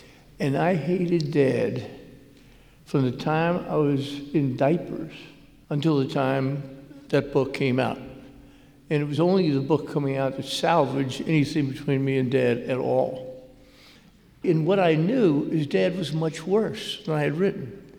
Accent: Atlanta, Georgia, United States; also born or lived in Buford, South Carolina; From the day I was born in Atlanta, Georgia, at the Atlanta Naval Air Station, until I was 15, moving into Buford, South Carolina, we had moved 23 different times.

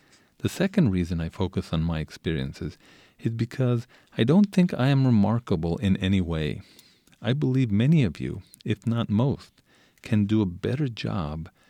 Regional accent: Isleta, Texas, United States; I grew up in Isleta when Isleta was a shanty town. It's in the outskirts of El Paso. It had not yet been annexed by El Paso, so we didn't have electricity.

